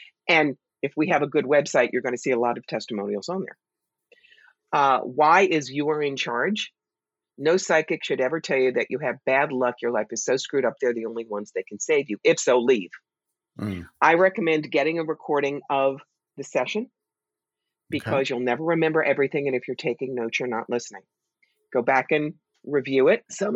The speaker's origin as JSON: {"language": "English", "region": "New York", "country": "United States", "said": "I come across as the New Yorker that I am."}